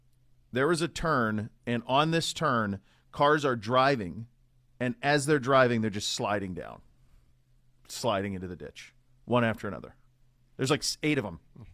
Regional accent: Montana, United States; also born or lived in Bay Area; Now, let's remember, I grew up in Montana.

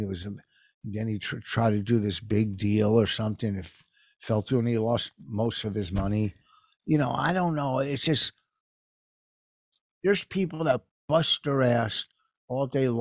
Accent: Pennsylvania, United States; Next week, next Friday, when I'm, so many people from my hometown are going to be there. So many people I grew up with.

